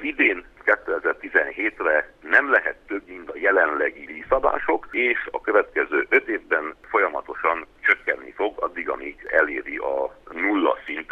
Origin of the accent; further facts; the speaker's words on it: Transylvania, Romania; én időben lehet, hogy többet töltök otthon, vagy valamennyivel többet töltök otthon Erdélyben, mint Brüsszelben és Strasbourgban